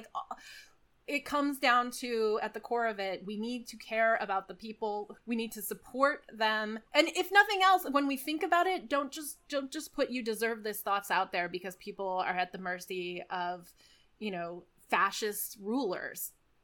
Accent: New Mexico, United States; I grew up in New Mexico

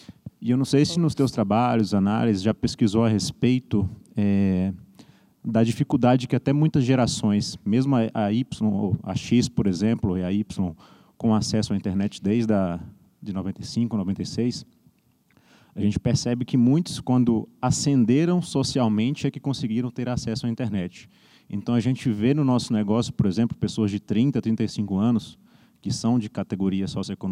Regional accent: Brasília, Federal District, Brazil; sou de Brasília.

